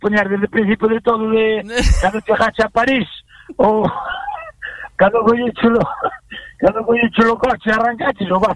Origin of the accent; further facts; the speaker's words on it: Galicia, Spain; Eu son de Santiago para arriba, ti eres de Santiago para baixo.